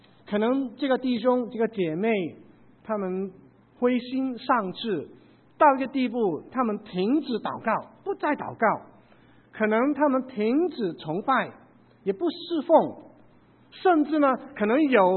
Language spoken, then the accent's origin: Chinese; Hong Kong; now in United States; 也知道我在啊过去是来自香港的。我还记得在1973年呢，我父母一家六口，我们从香港移民到美国来追求这个美国梦。